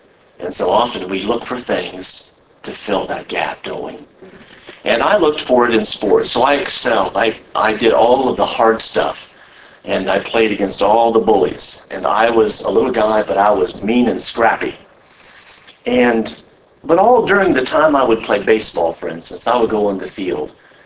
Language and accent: English; Missouri, United States; And I'm from the Midwest in Missouri, not to be confused with Missouri. Yeah, Missouri. Make sure you put the accent on Missouri, not misery. And so I'm from the cornfields, and I'm really out there in the middle of nowhere.